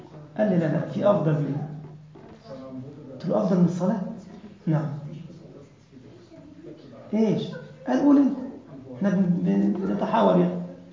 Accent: Egypt; قرأت قصة لأحد الأطباء عندنا في مصر من المشاهير

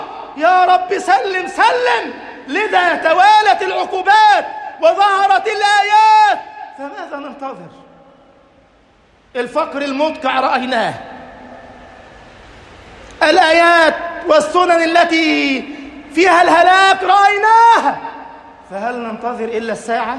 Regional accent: Egypt; اللهم اجعل بلدنا مصر أمناً أماناً

